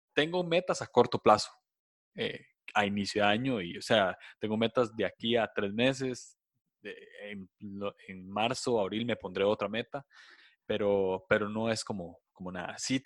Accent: Costa Rica; soy de Costa Rica, tengo 27 años, ya casi 28, estoy casado

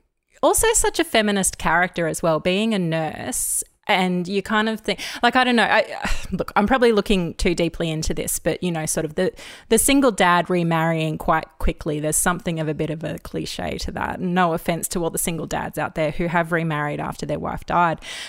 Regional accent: Rockhampton, Queensland, Australia; also born or lived in Toowoomba; I was seven when we moved from Toowoomba to Rockhampton

